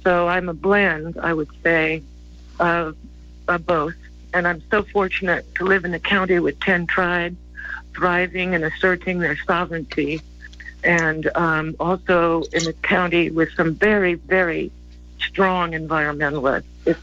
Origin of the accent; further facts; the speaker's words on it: Berkeley, California, United States; I'd never really had to rebel because I was raised so well in Berkeley.